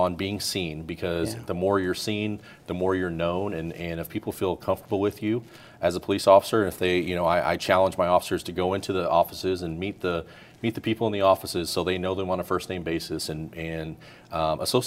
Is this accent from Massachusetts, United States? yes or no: no; St. Louis, Missouri, United States; I'm from the St. Louis area.